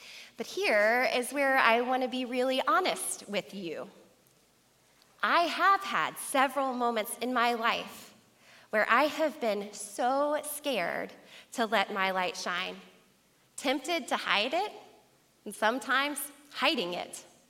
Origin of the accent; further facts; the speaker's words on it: Georgia, United States; also born or lived in Macon; I was born in Macon, Georgia, to two wonderful parents. We first lived with my grandparents, and then we moved to the suburbs of Atlanta.